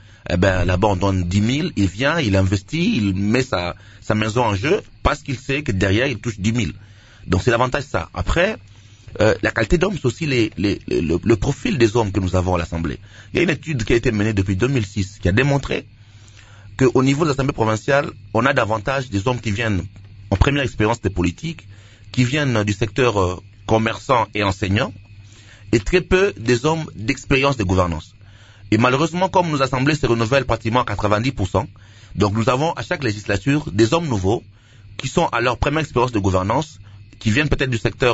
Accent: Kinshasa, DR Congo; Moi je suis de Kimbanseke, à Kimbanseke il y a un quartier qu'on appelle Beni, à Kinshasa.

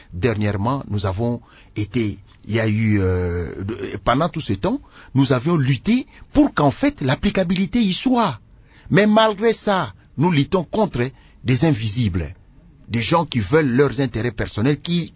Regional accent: Kinshasa, DR Congo; Vous savez, on a grandi à Kinshasa.

